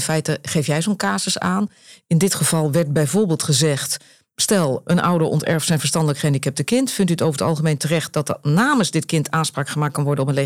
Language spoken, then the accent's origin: Dutch; Netherlands; Want we zijn als Nederlanders wel heel erg geneigd om te zeggen van, hè, dit beslis ik toch zelf?